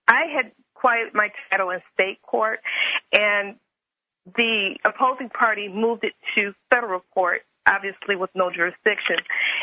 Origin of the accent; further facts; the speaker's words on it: Michigan, United States; I'm actually from Michigan. I'm currently visiting Texas.